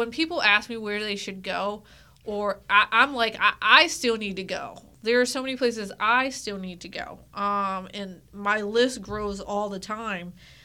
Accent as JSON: {"language": "English", "town": "Syracuse", "region": "New York", "country": "United States", "said": "I'm from Syracuse, and there are a lot of great food places there, too. Don't get me wrong. Central New York, all the way."}